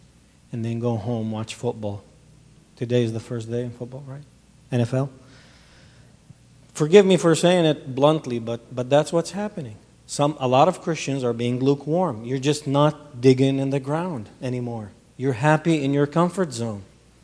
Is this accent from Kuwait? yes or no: yes; Kuwait; now in United States; I'm not a former Muslim, but that's where I was raised, in a predominantly Muslim society. I was born in Kuwait. I'm originally Palestinian, but I'm an American citizen now too